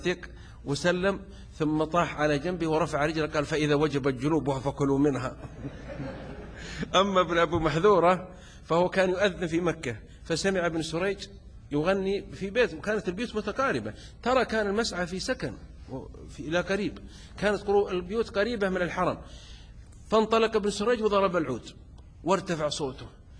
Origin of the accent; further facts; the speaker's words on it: Upper Egypt, Egypt; أنا كصعيدي